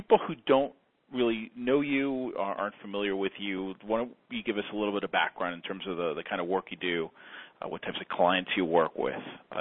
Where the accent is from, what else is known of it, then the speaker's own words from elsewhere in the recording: Atlanta, Georgia, United States; you're actually here in my hometown in the Atlanta area.